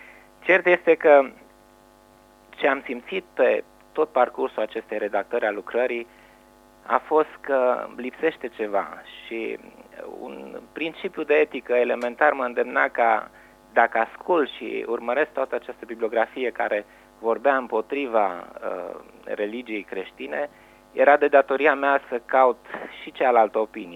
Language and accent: Romanian; Hunedoara, Hunedoara County, Romania; now in Cluj-Napoca, Romania; sunt din Hunedoara. De 2 ani pot să spun că sunt clujan.